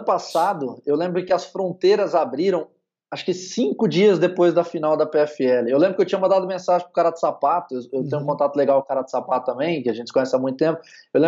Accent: São Paulo, Brazil; eu moro longe demais, eu sou do interior de São Paulo, pra ir pra Floripa é longe.

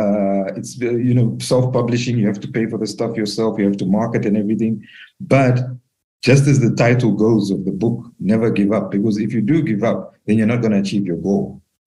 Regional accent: Zambia; born there; since I was born in Zambia, there was the tragedy of the Zambian national team

